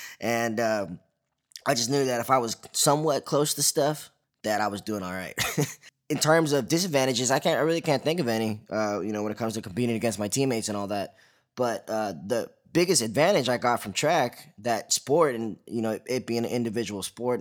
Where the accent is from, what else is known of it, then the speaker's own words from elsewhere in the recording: Princeton, New Jersey, United States; So growing up in Princeton, I actually bounced back and forth between Hun, the private school, and Princeton High School, the public school.